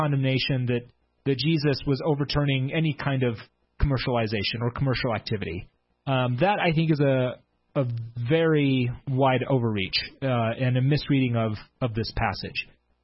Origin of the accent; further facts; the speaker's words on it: Salt Lake City, Utah, United States; So when I was growing up in Salt Lake City, and we would have mutual night, and we would go down to the Salt Lake Temple to do baptisms for the dead